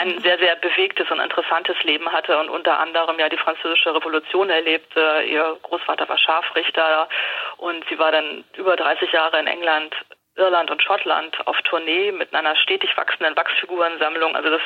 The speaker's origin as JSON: {"language": "German", "region": "Hamburg", "country": "Germany", "said": "Sylt war für mich naheliegend, weil ich bin aus Hamburg, ich bin als Kind das erste Mal auf Sylt gewesen"}